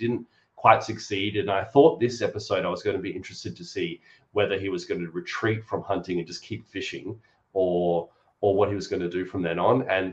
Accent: Queensland, Australia; I think he's a Queenslander as well, and I'm like a bit attracted to that as a Queenslander.

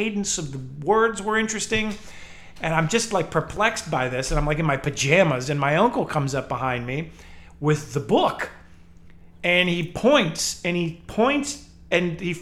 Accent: Chicago, Illinois, United States; I can't dunk like Michael Jordan because I'm from Chicago originally, right?

